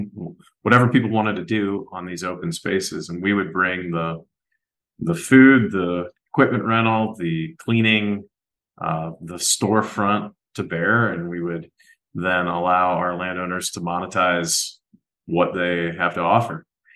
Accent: Ohio, United States; So I grew up in Ohio, and I grew up playing ball sports

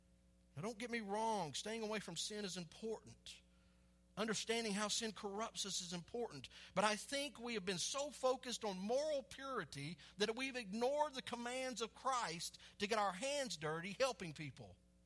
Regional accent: Texas, United States; I grew up in Texas. You know how hard it is to find a girl that didn't chew in Texas?

